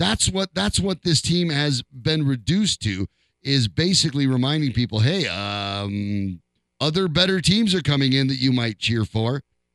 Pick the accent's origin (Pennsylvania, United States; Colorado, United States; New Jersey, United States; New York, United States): Colorado, United States; I was born and raised in Colorado. I played baseball growing up.